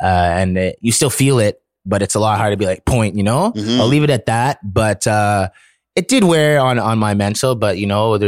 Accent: Ottawa, Ontario, Canada; now in Toronto, Canada; I grew up in Ottawa from a young child, I believe, or I know. And then I came down to Toronto for school for 3.5 years.

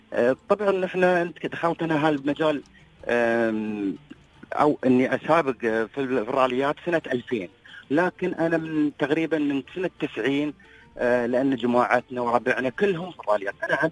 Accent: United Arab Emirates; انا اول اماراتي

